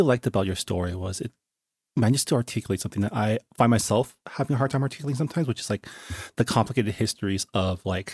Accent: United States; And growing up in the States as like, you know, in a more stable environment, we don't really think about that, right?

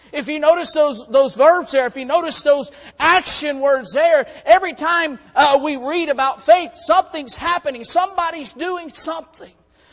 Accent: Florida, United States; I'm from Florida. I'm from the South. I use a different language.

